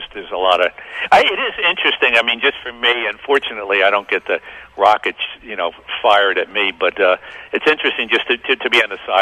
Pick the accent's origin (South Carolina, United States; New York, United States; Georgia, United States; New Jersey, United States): New York, United States; Newburgh; we both grew up in small towns. I grew up in Newburgh, and when I was a kid, I mean, nobody came to Newburgh